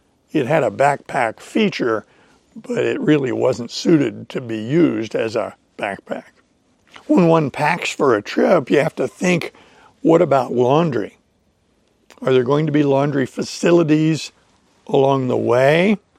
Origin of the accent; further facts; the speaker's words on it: East Coast, United States; Growing up in the East Coast of the United States, fairly close to sea level, I was used to summers being hot and winters being cooler, but never dreadfully cold. We never saw snow where I lived.